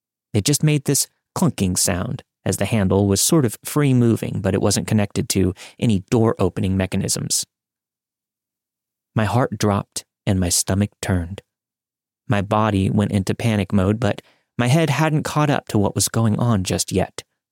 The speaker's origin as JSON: {"language": "English", "town": "Holland", "region": "Michigan", "country": "United States", "said": "We're from Michigan, so we took the train from Holland to Chicago."}